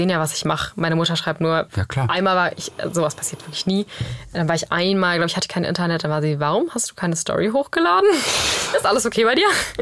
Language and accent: German; Baden-Württemberg, Germany; So bis zwischen Tübingen, Bodensee.